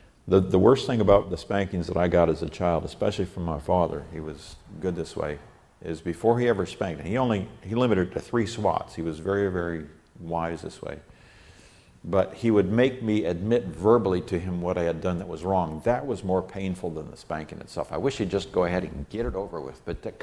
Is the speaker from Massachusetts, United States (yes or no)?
no; California, United States; I remember when we were working on the farm, I was growing up in California